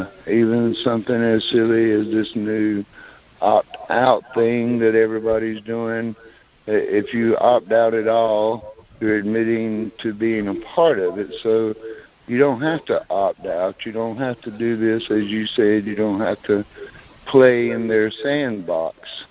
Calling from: North Carolina, United States; I'm calling from North Carolina.

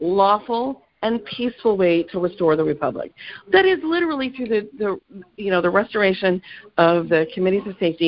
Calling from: California, United States; I live in California. I'm calling you from California, okay?

